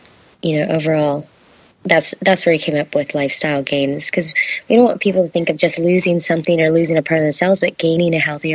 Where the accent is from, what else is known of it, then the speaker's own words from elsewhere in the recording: Texas, United States; Well, as you know, we're both from Texas, so we naturally took two-stepping classes